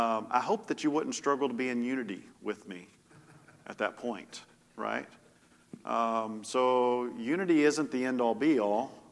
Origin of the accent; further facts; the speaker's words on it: Winchester, South East England, United Kingdom; We were going to Winchester. That's my hometown.